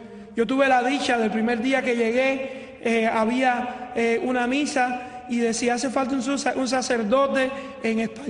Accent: Cuba; por mi pueblo, por mi patria Cuba

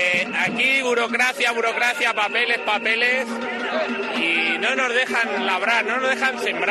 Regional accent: Segovia, Castile and León, Spain; De Segovia.

